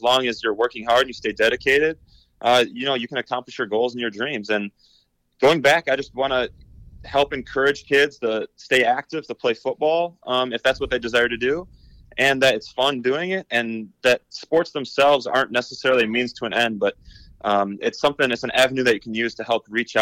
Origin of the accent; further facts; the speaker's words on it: Edgerton, Wisconsin, United States; I'm hosting my own football camp in my hometown of Edgerton, Wisconsin.